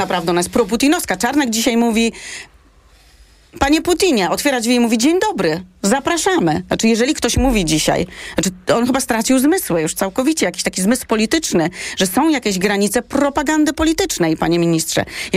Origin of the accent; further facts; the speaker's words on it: Polish-German borderland, Poland; pochodzę z pogranicza polsko-niemieckiego, tam też mieszkałam.